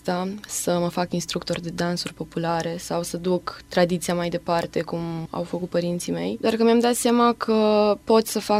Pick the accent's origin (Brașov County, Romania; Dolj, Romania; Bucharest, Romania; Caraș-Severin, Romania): Brașov County, Romania; Brașov; Vin din Brașov. Am absolvit Colegiul Național Andrei Șaguna, profil matematică-informatică.